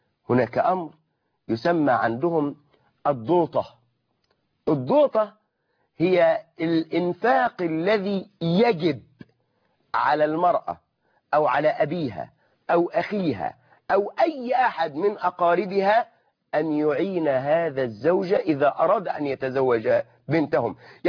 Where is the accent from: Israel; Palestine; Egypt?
Egypt; وهذا عرف موجود عندنا كمصريين